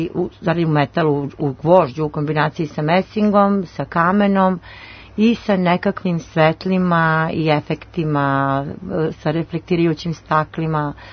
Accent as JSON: {"language": "Serbian", "town": "Kragujevac", "region": "Šumadija and Western Serbia", "country": "Serbia", "tie": "born or raised there", "said": "To jeste povratak u moj rodni grad. Ja sam tamo završila gimnaziju i sve što sam do sada radila, ja sam nekako imala potrebu da pokažem Kragujevčanima"}